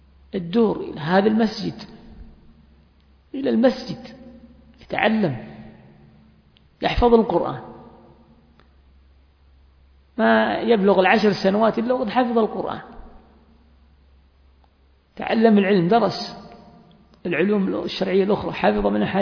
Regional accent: Yemen; لكن هناك من نشأ ببيئة لا تعيد، مثلا عندنا في اليمن، أين هذه؟

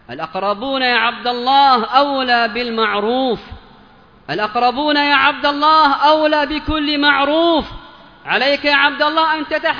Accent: Yemen; وأننا نحن من أهل اليمن، نعم رعاكم الله، وخاصة ونحن من أهل اليمن،

